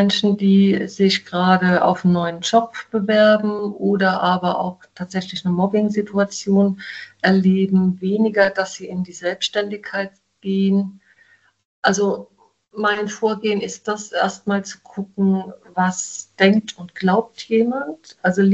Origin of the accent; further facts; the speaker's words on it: Southern Germany, Germany; ich bin aus Süddeutschland, ich komme aus dem Odenwald